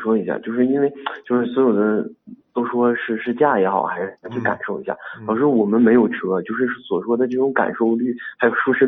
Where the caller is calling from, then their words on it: Harbin, Heilongjiang, China; 我是一位来自东北的，就是黑龙江省哈尔滨市的一个热心听众。